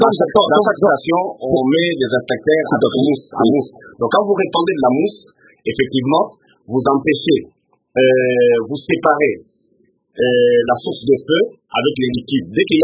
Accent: Kananga, Kasaï-Central, DR Congo; born there; Moi, je suis né à Kananga, je ne peux que le saluer, je suis content comme ça.

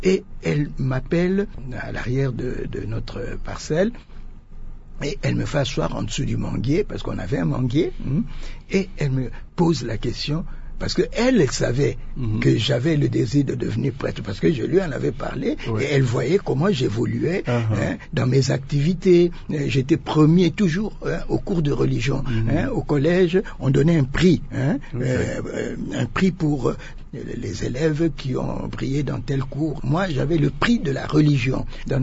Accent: Bandal, Kinshasa, DR Congo; À l'époque, nous avons grandi en partie à Bandal, Bisengo, dans notre maison familiale, n'est-ce pas?

